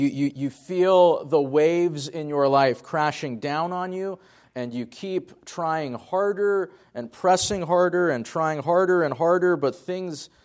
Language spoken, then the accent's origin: English; Washington, United States; I grew up in Eastern Washington before going off to college and going off to seminary. So I've enjoyed being back and ministering in Washington State.